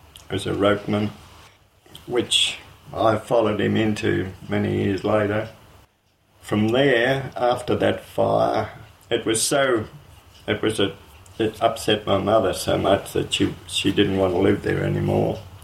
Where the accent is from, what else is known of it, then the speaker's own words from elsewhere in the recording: Victoria, Australia; I was born in South Yarra, but mother went there. We actually lived at the Northern Timber Mills at Mount Beenig. That was back in 1921